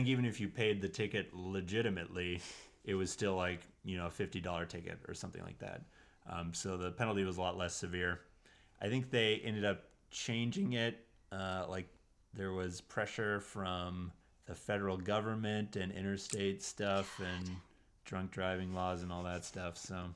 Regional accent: Montana, United States; born there; Well, I was born in Montana.

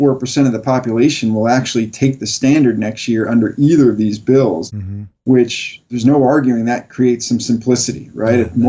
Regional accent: Colorado, United States; now in New York, United States; Yeah, I'm from Colorado, so this is actually fairly balmy

